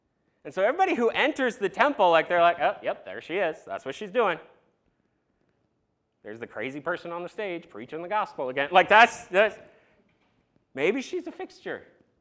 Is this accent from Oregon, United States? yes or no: yes; Eugene, Oregon, United States; one day at North Kensey Christian Church, where I grew up in Eugene, Oregon, I stood on a stage in a suit next to a pastor